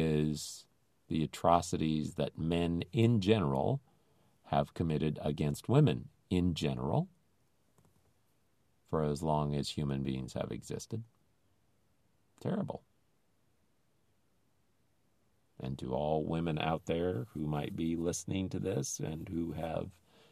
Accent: United States; But nonetheless, I am an American. And we went over there and tore up a country.

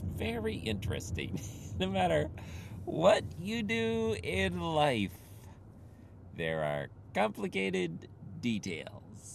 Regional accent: Philippines; I'm just recounting some things that have happened to me in the past, growing up in the Philippines, like that, like that, like that.

